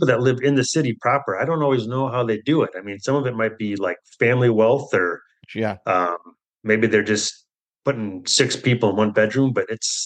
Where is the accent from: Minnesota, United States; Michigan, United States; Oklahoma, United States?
Michigan, United States; Grand Rapids; moved away as an adult; And Detroit is because I grew up in Michigan. I lived there till I was 18, and I've always been a big Detroit.